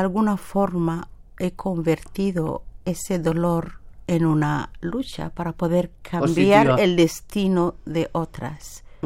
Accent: Kenya; moved away as an adult; now in Spain; Entonces soy somalí de Kenia.

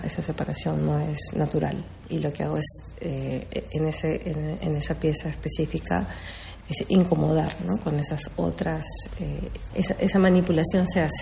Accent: Spain; also born or lived in Peru; Y yo como española, pues sí pienso que habría que pedir perdón. Pero como peruana también.

